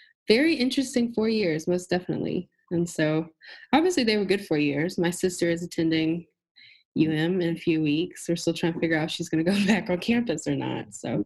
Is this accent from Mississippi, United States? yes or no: yes; Tupelo, Mississippi, United States; born and raised in Tupelo, Mississippi. I am a Southern Black woman.